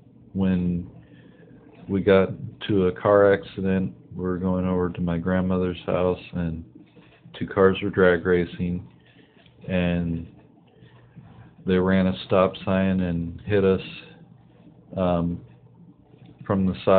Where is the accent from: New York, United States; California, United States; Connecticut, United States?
California, United States; Sacramento; Well, I was born in Sacramento, grew up there.